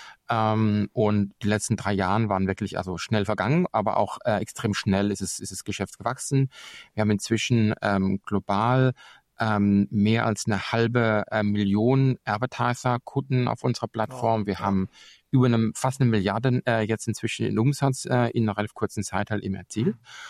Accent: United States; Ich glaube auch, dass wir als Amerikaner, wenn ich mich über mich selber spreche, als in USA Lebenden

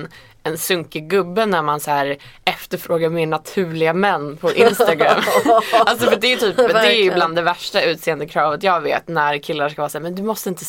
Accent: Iceland; på Island, mitt hemland

